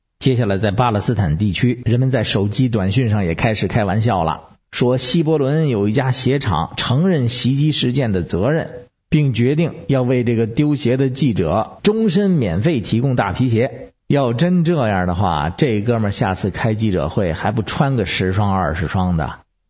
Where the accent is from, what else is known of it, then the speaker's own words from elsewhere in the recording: United States; 可咱美国人不应该高兴，也不能跟着起哄